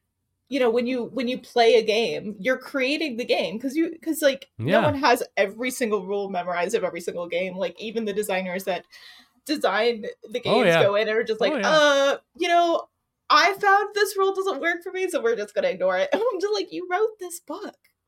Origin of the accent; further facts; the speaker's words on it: Virginia, United States; I grew up Southern in Virginia